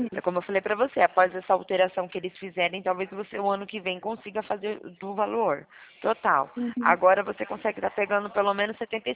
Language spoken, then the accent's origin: Portuguese; São Carlos, São Paulo, Brazil; eu sou aqui da cidade de São Carlos.